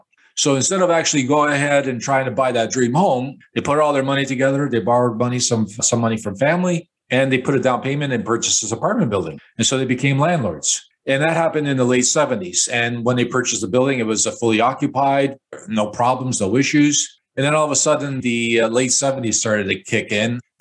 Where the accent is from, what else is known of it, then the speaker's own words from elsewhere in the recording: Chicago, Illinois, United States; Mike, I was born and raised in Chicago. I'm a product of the 60s, and I was living with my immigrant parents and a younger brother in a one-bedroom apartment on the north side of Chicago.